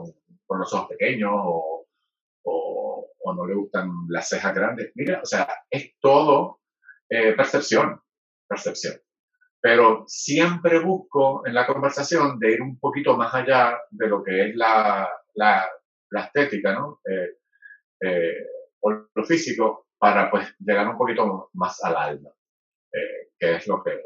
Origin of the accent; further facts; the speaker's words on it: Puerto Rico; yo como puertorriqueño